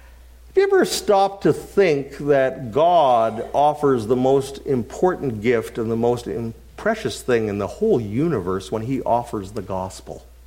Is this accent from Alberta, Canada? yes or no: no; Winnipeg, Manitoba, Canada; also born or lived in British Columbia; I'm one of those guys who grew up in a different place. Winnipeg is my hometown.